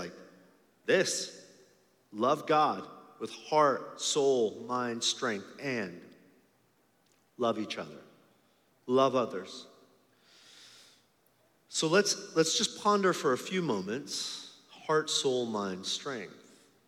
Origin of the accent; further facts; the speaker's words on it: California, United States; And I'm from California. There's lots of cutting off that happens in my state.